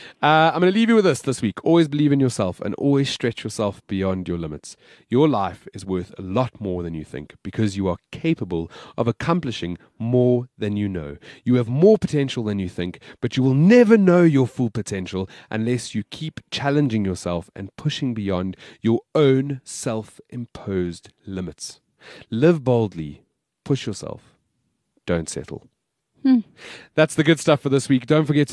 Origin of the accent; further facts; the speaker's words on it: South Africa; Why did it take one South African to make a complete difference? And I'll tell you why. Because we're South African.